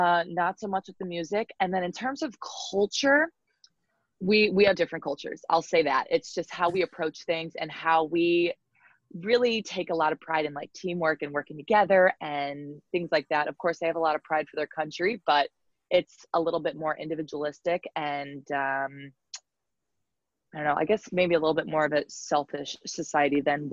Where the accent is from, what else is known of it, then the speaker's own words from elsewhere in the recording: United States; now in Russia; So it was me as an American.